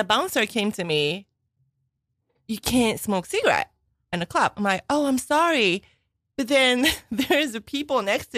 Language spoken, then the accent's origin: English; Hong Kong; also born or lived in Japan; now in New York, United States; I grew up in Hong Kong.